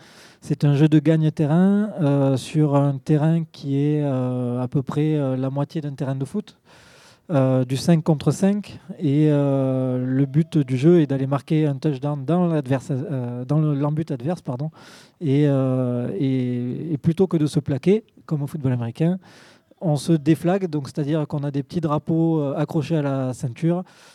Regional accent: Saint-Hippolyte-du-Fort, Occitanie, France; Et donc, je suis de Saint-Hippolyte-du-Fort.

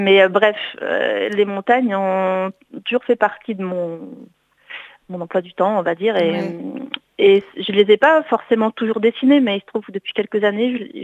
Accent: Échirolles, Auvergne-Rhône-Alpes, France; je suis née à Échirolles, tout près du Contre-le-Vercors. Et toute petite, j'ai toujours eu vue sur les montagnes, que ce soit à l'est, à l'ouest, au nord, voilà. J'ai vécu dedans, même si je suis une urbaine, hein, je suis vraiment une citadine

